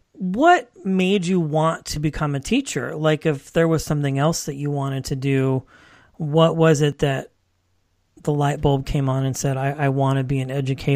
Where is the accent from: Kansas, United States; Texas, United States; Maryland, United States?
Kansas, United States; Wichita; I am originally from Wichita, Kansas. I was born and raised there.